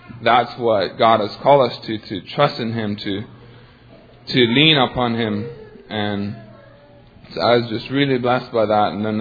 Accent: Belize; now in United States; I have been here in the States for about 4 months now. I'm from Belize

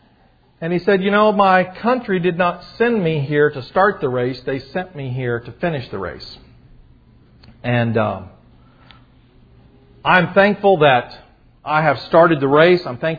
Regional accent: Kentucky, United States; You know, I remember as a boy growing up in Kentucky in 1968, I would have been 13 years old.

